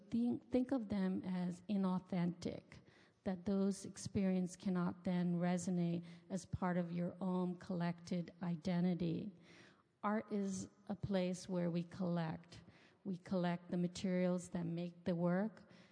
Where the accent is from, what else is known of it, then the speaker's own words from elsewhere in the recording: Queens, New York, United States; Growing up in New York, I grew up in Queens, and in Queens I was exposed to Jamaicans, Koreans, South Asians, the Irish, the Italians, and all these neighborhoods.